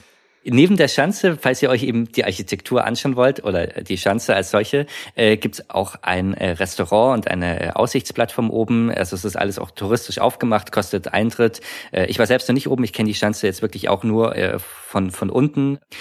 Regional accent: Innsbruck, Tyrol, Austria; Ich glaube, als Innsbruck oder als Tiroler lächelt man da eher drüber.

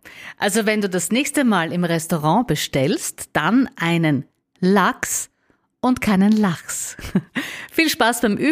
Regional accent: Austria; Jetzt ist es schon so, dass es starke regionale Unterschiede gibt, natürlich auch bei uns in Österreich, aber eben auch in Deutschland, was die Aussprache betrifft.

